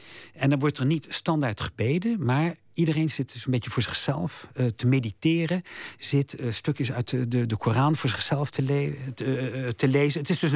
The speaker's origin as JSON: {"language": "Dutch", "country": "Netherlands", "said": "als Hollander een moskee komt binnen"}